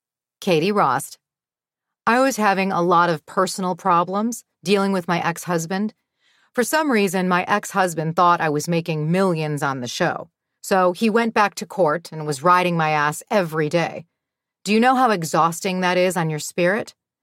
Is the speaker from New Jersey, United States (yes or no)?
yes; New Jersey, United States; I'm from Jersey. I'm married to a football player.